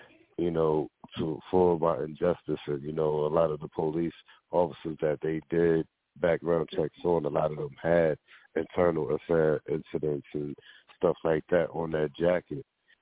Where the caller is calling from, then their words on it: Atlantic City, New Jersey, United States; you know, I'm calling from Atlantic City, New Jersey.